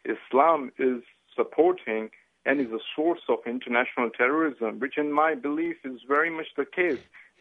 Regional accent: India; I'm an Indian, and I love Israel the same way I love United States of America. And I'm an immigrant.

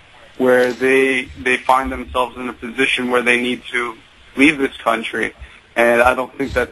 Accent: United States; born there; I'm a Iranian Jew. I was born in America. I'm a first American, first generation American.

